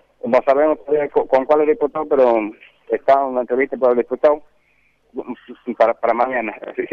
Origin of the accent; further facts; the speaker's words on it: Chaco, Argentina; yo precisamente soy del Chaco Impenetrable